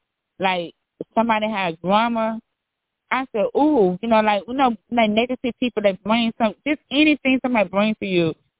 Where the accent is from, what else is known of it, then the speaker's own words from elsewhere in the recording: Milwaukee, Wisconsin, United States; my hometown, Milwaukee, Wisconsin